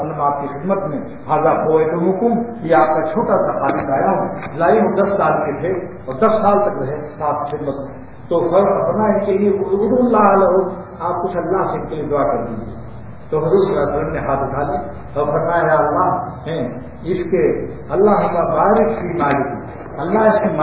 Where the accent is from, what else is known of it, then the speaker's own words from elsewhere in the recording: Karachi, Sindh, Pakistan; میں کراچی سے آیا ہوں صوبہ سندھ کا رہنے والا ہوں